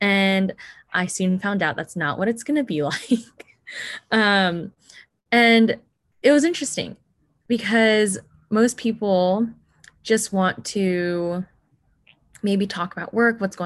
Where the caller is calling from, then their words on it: San Diego, California, United States; I was saying, hi, I'm coming from San Diego.